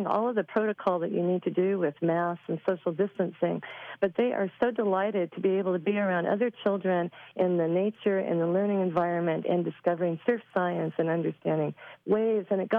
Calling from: Seaside, United States; I'm calling down from Seaside.

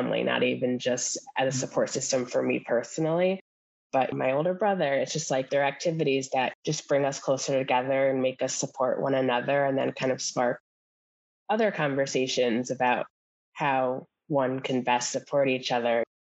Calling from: Rye Brook, New York, United States; I'm joining from Rybrook, New York. That's right outside New York City.

